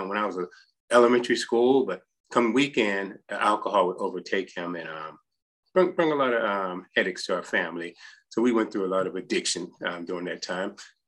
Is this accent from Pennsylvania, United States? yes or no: yes; Beaver Falls, Pennsylvania, United States; Well, Beaver Falls, it was a lot of fun growing up in Beaver Falls.